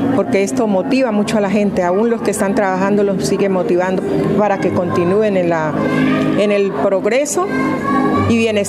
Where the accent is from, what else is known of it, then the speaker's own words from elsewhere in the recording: Jamundí, Valle del Cauca, Colombia; Vengo del Valle del Cauca.